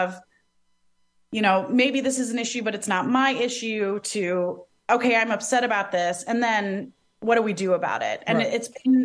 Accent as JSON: {"language": "English", "town": "Detroit", "region": "Michigan", "country": "United States"}